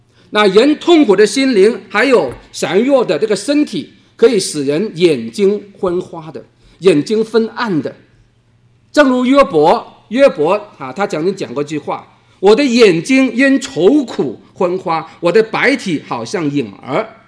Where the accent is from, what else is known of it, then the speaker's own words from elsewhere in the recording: China; accent: Cantonese; 我现在真的是我们广东话叫做逃头碰脚黑真的不幸